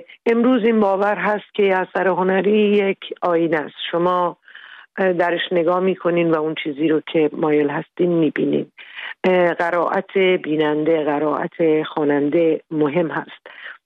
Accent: Iran; moved away as an adult; به خاطر انجام پروسه پزشکی فرزندم هم باید برای مدت از ایران بیرون می آمدیم

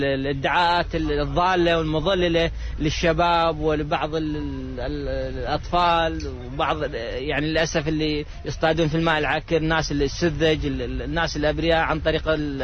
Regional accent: Iraq; وإحنا كعائلة عراقية

